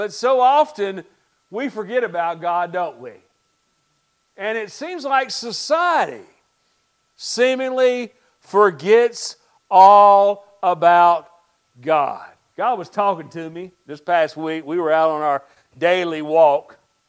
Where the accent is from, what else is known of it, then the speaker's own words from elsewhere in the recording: United States; I'm also proud today to be an American, aren't you? I am also proud in being an American, aren't you?